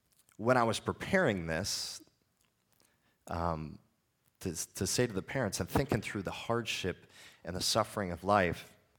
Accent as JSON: {"language": "English", "region": "North Dakota", "country": "United States", "tie": "born or raised there", "said": "I was raised in North Dakota. I grew up on a fairly wealthy farm."}